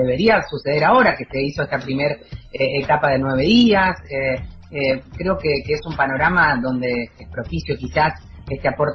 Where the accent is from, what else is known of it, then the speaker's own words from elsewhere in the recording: Argentina; creo que eso también nos engrandece como argentinos y argentinas